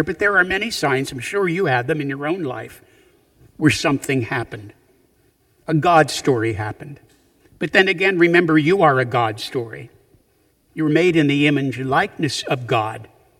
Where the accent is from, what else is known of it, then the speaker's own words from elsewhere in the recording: Punxsutawney, Pennsylvania, United States; When I was growing up in Punxsutawney, Pennsylvania, and was about 8 years old, my brother was 5 years older